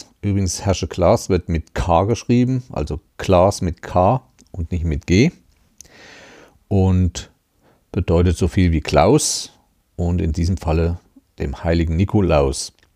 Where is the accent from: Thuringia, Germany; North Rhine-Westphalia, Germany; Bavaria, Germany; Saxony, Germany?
Thuringia, Germany; Schmalkalden; Und gerade aus der Stadt, wo ich stamme, aus Schmalkalden, heißt dieser allerdings nicht Weihnachtsmarkt